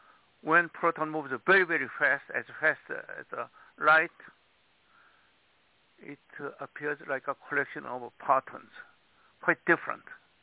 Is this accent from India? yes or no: no; South Korea; now in United States; I came from Korea, a very poor country, right?